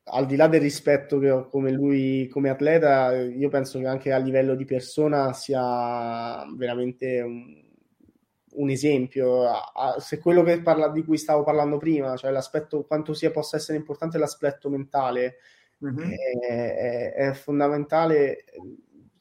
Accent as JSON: {"language": "Italian", "town": "Rome", "region": "Lazio", "country": "Italy", "tie": "born or raised there", "said": "Romano di Roma, Romano Doc."}